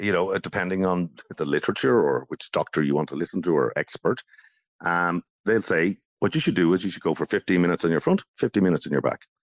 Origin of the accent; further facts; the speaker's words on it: Ballybeg, Ireland; Now, when I was growing up, and when you were growing up in Ballybeg, you know, you came home from school, you dropped your bag, you went out on the road with the ball and you kicked around.